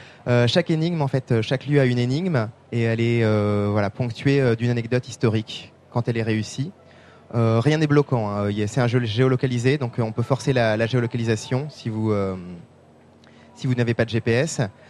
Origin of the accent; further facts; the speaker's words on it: Rouen, Normandy, France; on est tous les deux natifs de Rouen. On est tous les deux habitants et amoureux de notre ville.